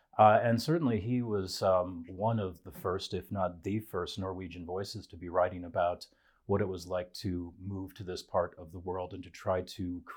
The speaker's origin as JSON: {"language": "English", "region": "Minnesota", "country": "United States", "tie": "born or raised there", "said": "But I've just finished a book on my home state of Minnesota, which was a joy to write. And it was wonderful for me personally to explore where I grew up"}